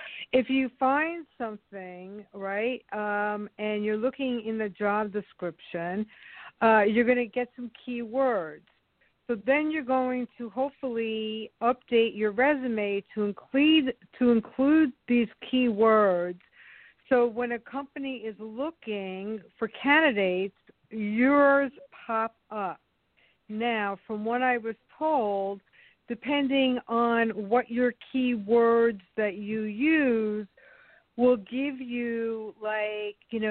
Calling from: Massapequa, New York, United States; I am calling from Massapequa, New York.

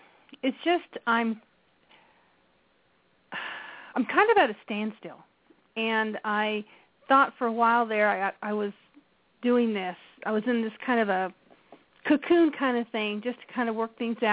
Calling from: Indiana, United States; I'm calling from Indiana.

